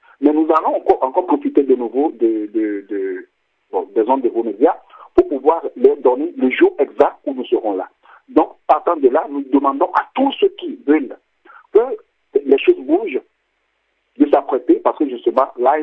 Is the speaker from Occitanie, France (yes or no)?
no; Mulhouse, Grand Est, France; je suis en direct depuis la ZAP, je suis de Mulhouse. Je suis à Mulhouse en France, ce n'est pas de la région parisienne.